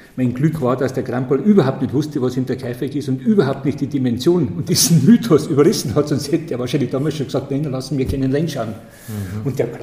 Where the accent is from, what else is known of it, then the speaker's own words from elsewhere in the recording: Ingolstadt, Bavaria, Germany; ich bin gebürtiger Ingolstädter, Jahrgang 47 und bin groß geworden in einer Zeit, in der es weder einen Fernseher gab